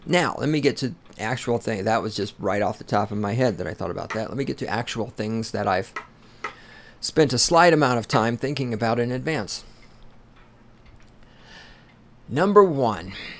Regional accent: the South, United States; Okay, number one, I am from the South. The South is a different culture from other places in the United States.

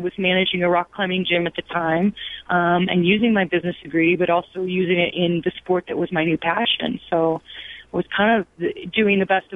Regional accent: Midwest, United States; very different from growing up in the Midwest and, you know, and working out indoors.

